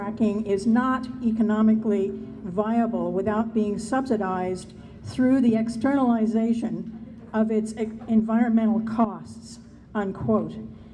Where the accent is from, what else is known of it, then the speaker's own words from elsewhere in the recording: Honesdale, Pennsylvania, United States; I'm from Honesdale